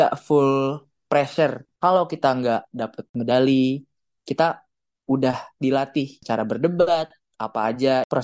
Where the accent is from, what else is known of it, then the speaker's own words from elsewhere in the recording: Indonesia; Kita tuh dari Indonesia banyak banget sampai dibuat awarding untuk Indonesia dan Outdonesia, yang di luar Indonesia.